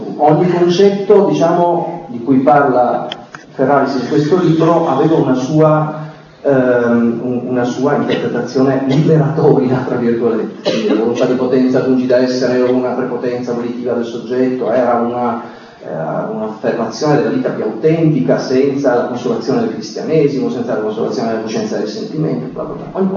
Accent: Trieste, Friuli-Venezia Giulia, Italy; io sono di Trieste, quindi ho imparato l'italiano, diciamo, sui libri di scuola

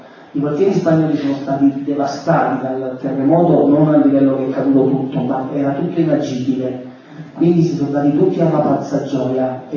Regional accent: Naples, Campania, Italy; da buon napoletano non sono scemo

